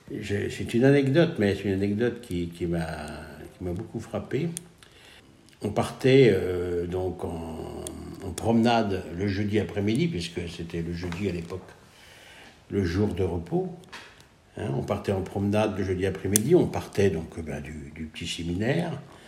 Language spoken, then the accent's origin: French; Domloup, Brittany, France; je suis né à Donloup le 6 septembre 1947. Voilà, je suis resté toujours à Donloup, j'ai 76 ans aujourd'hui.